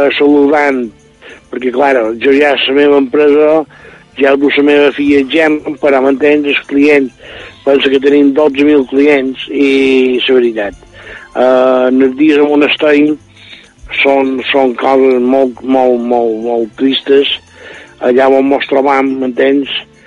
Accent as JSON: {"language": "Catalan", "town": "Lloret de Vistalegre", "region": "Balearic Islands", "country": "Spain", "said": "de Lloret de Vistalegre."}